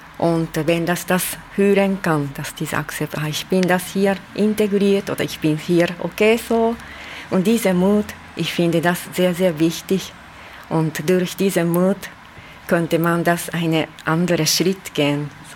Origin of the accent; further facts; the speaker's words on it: Osaka, Japan; Osaka. Ich bin in Osaka geboren und aufgewachsen.